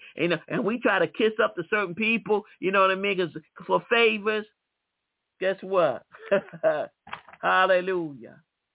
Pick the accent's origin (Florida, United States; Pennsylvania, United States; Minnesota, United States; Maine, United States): Pennsylvania, United States; Philadelphia; Yeah, Lord, remember I was born in South Philly? Yeah, you know, came up through North Philly.